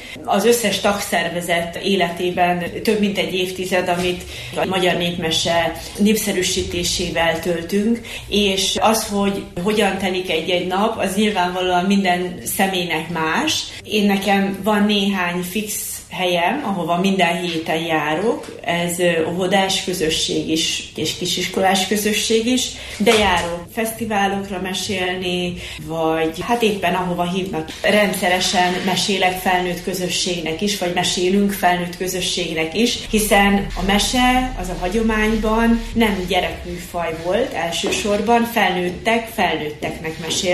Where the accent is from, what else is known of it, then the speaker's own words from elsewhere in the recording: Hungary; Hát magyarok vagyunk.